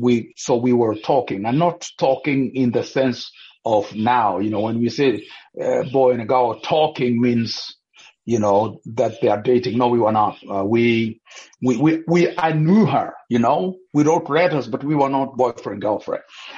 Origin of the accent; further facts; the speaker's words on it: Nyeri, Central, Kenya; I was born in Central Province, of Nyeri District, to be specific. Mm-hmm. Raised there. Mm-hmm. All my life, went to high school in Nyandarua. Mm-hmm. And the places I've really lived is Nyeri, Nyandarua